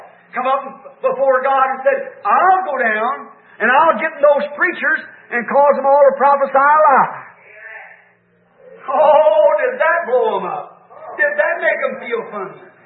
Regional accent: United States; The rockest place in the United States, or the world, is this nation. I'm an American.

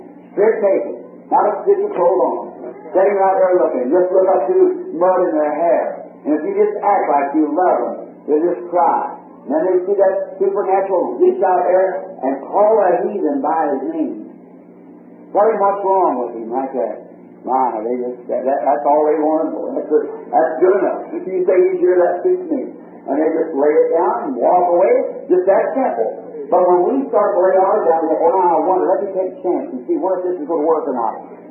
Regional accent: United States; Now we know, I'm an American too. It's the lovest land in the country. All over this backward state, this is my home.

